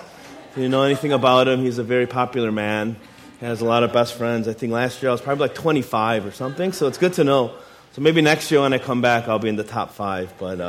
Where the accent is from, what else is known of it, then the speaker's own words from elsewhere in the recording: Chicago, Illinois, United States; I'm from Chicago, so I feel so happy for the city of Cleveland this year.